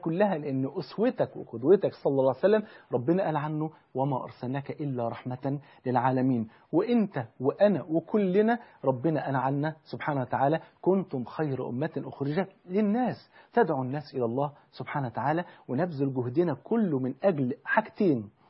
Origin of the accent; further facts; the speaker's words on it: Egypt; الأحزان التي نشعر بها في بلدنا مصر